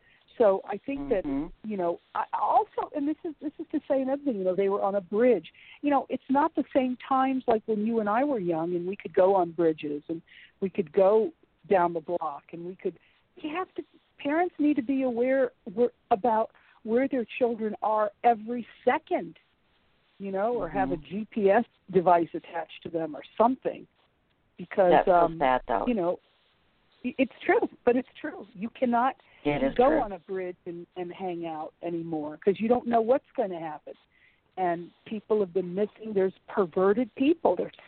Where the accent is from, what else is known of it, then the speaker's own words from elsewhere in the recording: Miami, Florida, United States; You know, when I was growing up in Miami, Florida, you could leave your doors open.